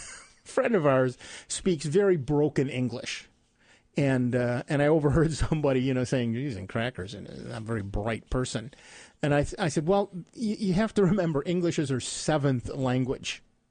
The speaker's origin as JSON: {"language": "English", "country": "United States", "said": "I'm an American, right? We don't actually learn foreign languages."}